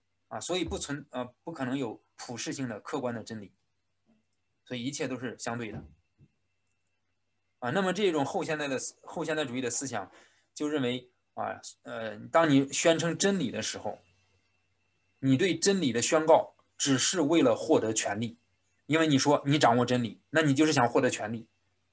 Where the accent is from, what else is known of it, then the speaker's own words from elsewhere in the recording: China; 这是我们在中国长大的知识分子常常遇到的问题，